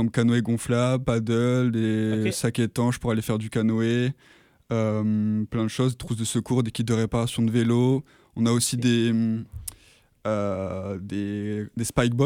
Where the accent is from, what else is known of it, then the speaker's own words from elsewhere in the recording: France; Par exemple, moi, je viens de France, donc j'avais vraiment aucun équipement de montagne.